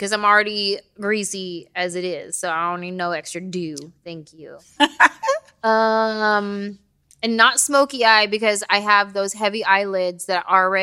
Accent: California, United States; I'm from the Bay Area.

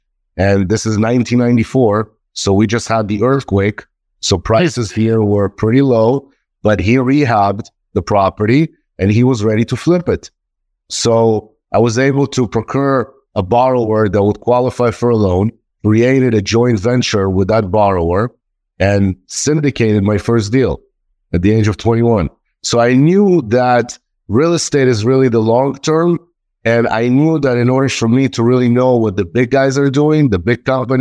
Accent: Israel; moved away as an adult; also born or lived in Ukraine; now in Los Angeles, United States; I am originally from Ukraine. I was raised a little bit in Israel for about 14 years. Spent the majority of my childhood there and been in this country now for 36 years.

